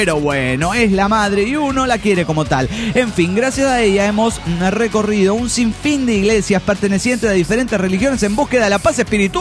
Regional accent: Misiones, Argentina; ¿Será tal vez que viene del Paraguay y pasa por mi tierra colorada? Claro, Misiones.

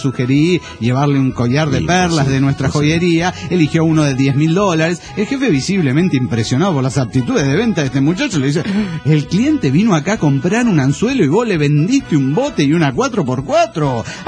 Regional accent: Axochiapan, Morelos, Mexico; de Axo Chapa, Morelos

